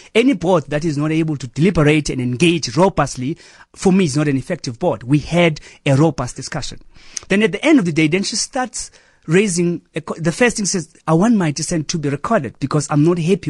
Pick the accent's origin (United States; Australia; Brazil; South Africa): South Africa; It's pure public health and me as a South African wanting to contribute.